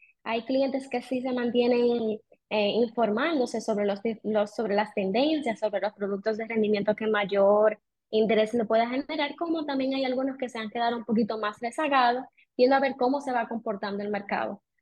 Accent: Dominican Republic; que es importante que nosotros como dominicanos lo sepamos

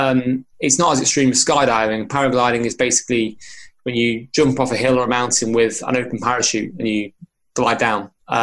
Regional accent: Chester, North West England, United Kingdom; Carried the torch from my hometown of Chester.

